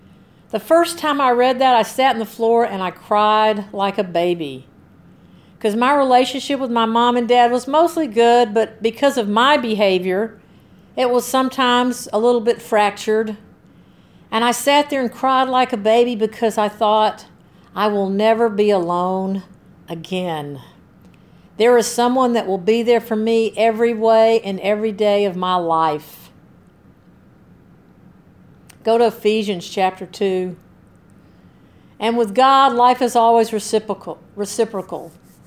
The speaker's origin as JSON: {"language": "English", "region": "Georgia", "country": "United States", "tie": "born or raised there", "said": "I remember growing up in Georgia, man, I got so sick of hearing about some coach named Bear Bryant at Alabama."}